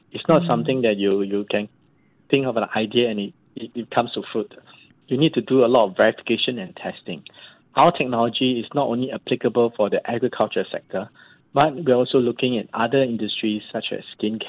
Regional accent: Singapore; So I hope that as a company and as a Singaporean, we can contribute to that goal.

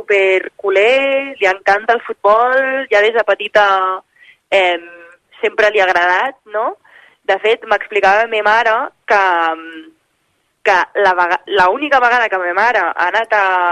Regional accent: Terrassa, Catalonia, Spain; De Terrassa.

